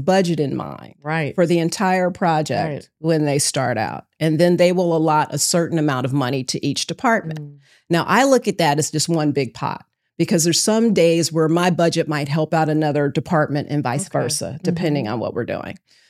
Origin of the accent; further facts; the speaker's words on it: Cincinnati, Ohio, United States; because I grew up in Cincinnati, I knew, you know, downtown Cincinnati really well.